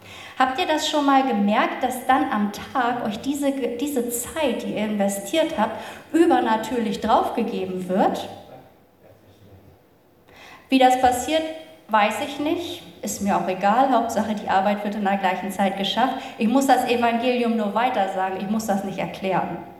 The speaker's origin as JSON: {"language": "German", "region": "East Germany", "country": "Germany", "tie": "born or raised there", "said": "Ich bin in der DDR groß geworden."}